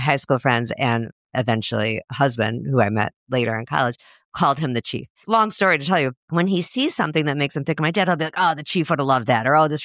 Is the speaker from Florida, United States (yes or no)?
no; Chicago, Illinois, United States; By the way, I'm from Chicago too.